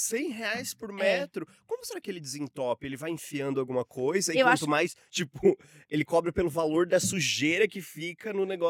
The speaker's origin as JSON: {"language": "Portuguese", "town": "Jundiaí", "region": "São Paulo", "country": "Brazil", "said": "sou de Jundiaí, interior de São Paulo."}